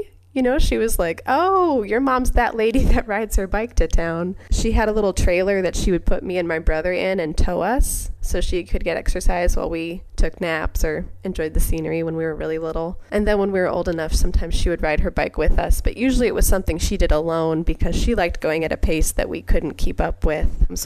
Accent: Ketchikan, Alaska, United States; So I grew up in Ketchikan, which is a pretty small town. It's the biggest town for hundreds of miles, but it's small. It's about 13,000 people, and it's on an island with no road access.

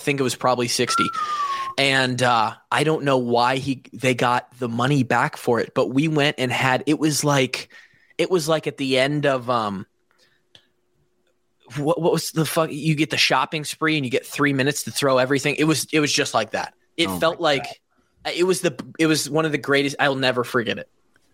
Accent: Marshalltown, Iowa, United States; Three of us, and we grew up in Marshalltown, right?

